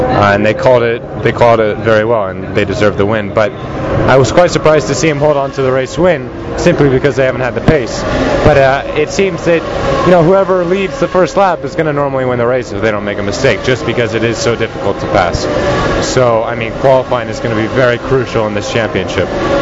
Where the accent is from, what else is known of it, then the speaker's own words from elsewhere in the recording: United States; I'm coming over here as an American, and it's very rare. I think there's three of us right now.